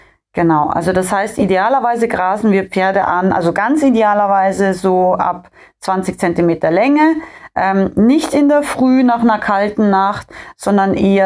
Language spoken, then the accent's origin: German; Austria; ich bin ja ursprünglich in Österreich aufgewachsen und komme da ja auch her aus den österreichischen Bergen, und wir haben auf fast 1000 Meter Seehöhe gelebt